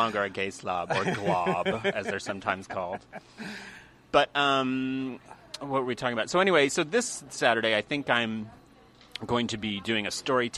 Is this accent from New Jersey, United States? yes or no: no; Texas, United States; also born or lived in New York City; I realized I was collecting all of these memories of growing up in Texas, and they actually made really interesting stories.